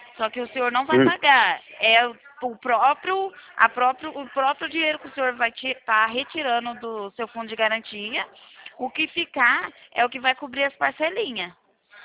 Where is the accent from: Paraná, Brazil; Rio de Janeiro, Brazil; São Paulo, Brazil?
Paraná, Brazil; Meu número é o DDD é 43, porque eu sou do Paraná.